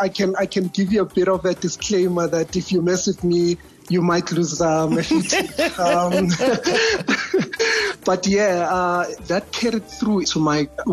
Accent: Johannesburg, Gauteng, South Africa; when I was growing up in Hillbrow, I grew up just before things just started going down.

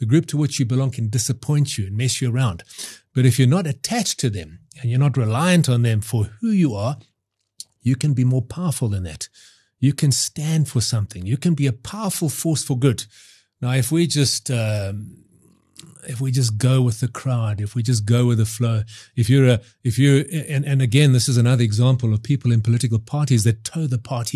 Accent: South Africa; as South African men, we just, you know, and women too, we love the Springboks and we support them.

